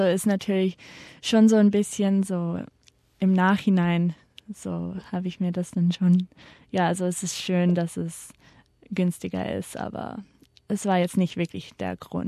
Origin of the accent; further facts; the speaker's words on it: Australia; now in Mannheim, Germany; also in meinem Studium selber von meinen Kommilitonen eigentlich bin ich schon als so Australierin akzeptiert, also gesehen